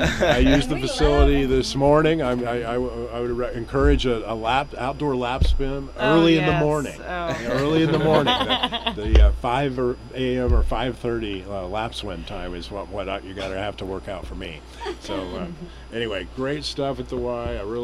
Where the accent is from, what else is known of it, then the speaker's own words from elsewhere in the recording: Tulsa, Oklahoma, United States; now in Bartlesville, United States; I grew up in Tulsa, and, you know, I played basketball